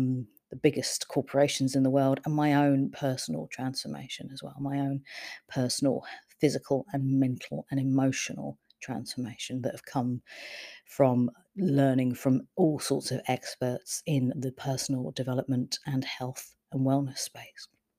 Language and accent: English; London, United Kingdom; And I'm originally from London, as you could probably tell from the accent